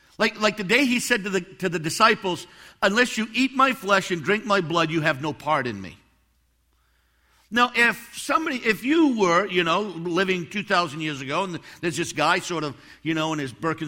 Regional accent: Northeast, United States; you're going to realize that I'm not from around here. We're from the Northeast, Jan and I.

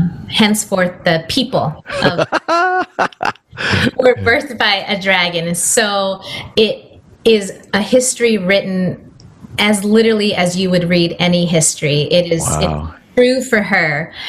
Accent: San Diego, California, United States; born there; I was born in San Diego, and my parents are refugees from Vietnam.

